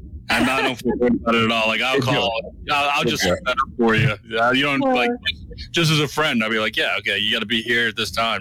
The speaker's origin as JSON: {"language": "English", "region": "Louisiana", "country": "United States", "said": "I'm from South Louisiana. We deep fry everything."}